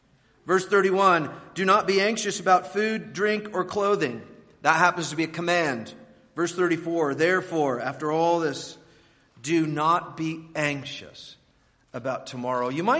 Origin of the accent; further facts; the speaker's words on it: United States; I know as an American that I've grown up in a world that accepts a certain level of ridiculous stress as normal.